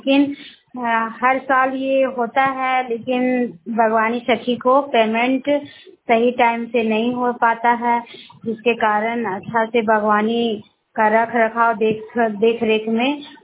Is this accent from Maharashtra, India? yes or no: no; Barkagaon, Jharkhand, India; और मैं बड़का गांव की रहने वाली हूँ, लेकिन हजारीबाग से बात कर रही हूँ।